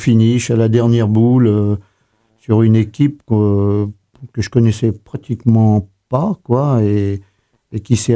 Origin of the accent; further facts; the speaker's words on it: Montluçon, Auvergne-Rhône-Alpes, France; je suis de Montluçon